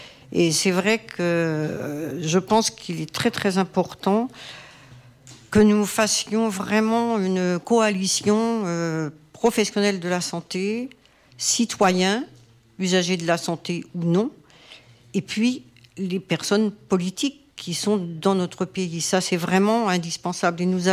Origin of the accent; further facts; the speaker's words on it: Martinique, France; Moi, je viens de Martinique.